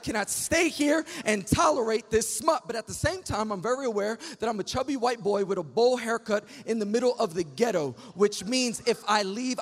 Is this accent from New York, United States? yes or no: yes; Queens, New York, United States; Now, my friend lived in Brooklyn, and I grew up in Queens, which is really just a quick way of saying our homes were miles apart from one another.